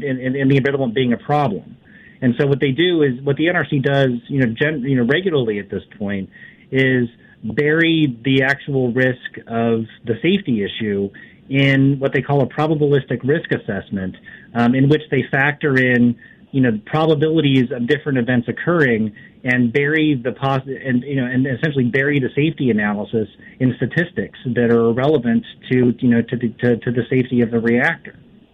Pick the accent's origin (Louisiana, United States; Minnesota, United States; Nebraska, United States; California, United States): California, United States; San Onofre; Well, I'm a Californian by birth, Harvey. I grew up next to San Onofre, so I'll take exception with that for just a moment.